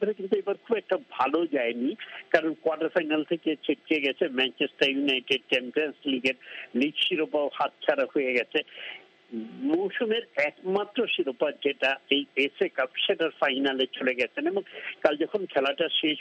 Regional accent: Bangladesh; বললাম তোমার সাথে একটা ছবি কি উঠাতে পারো, আমরা বাংলাদেশি জার্নালিস্ট

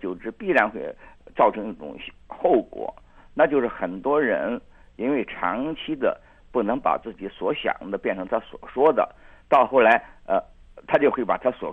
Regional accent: China; 因为你想，我都是从中国来的人嘛

